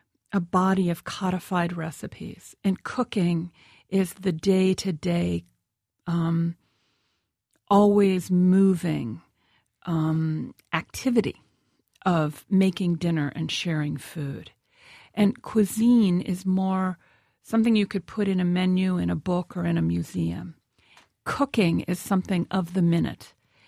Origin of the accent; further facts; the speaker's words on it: Columbus, Ohio, United States; But one of the things that tickles me today is that I could not wait to get out of Columbus.